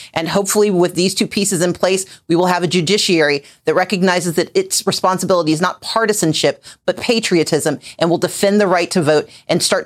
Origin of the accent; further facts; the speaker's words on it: Southern US, United States; I grew up in the South, and there's a phrase that we've heard growing up, and that's that a hit dog will holler.